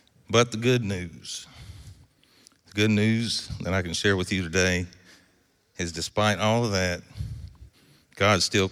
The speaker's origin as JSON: {"language": "English", "town": "Owensboro", "region": "Kentucky", "country": "United States", "tie": "born there", "said": "I'm 41 years old. I was born here in Owensboro, Kentucky. January 1984."}